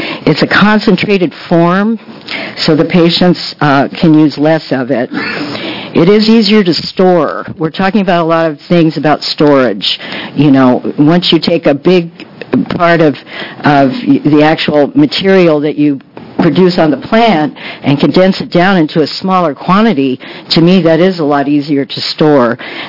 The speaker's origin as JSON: {"language": "English", "town": "Jacksonville", "region": "Oregon", "country": "United States", "said": "I'm from Jacksonville, Oregon."}